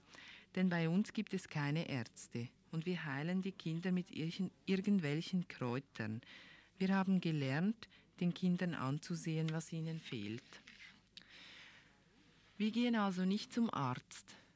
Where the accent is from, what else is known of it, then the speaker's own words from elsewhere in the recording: Guatemala; Bei uns in Guatemala gibt es Blätter, die heißen Sacmu. Ich weiß nicht, ob du die auch kennst.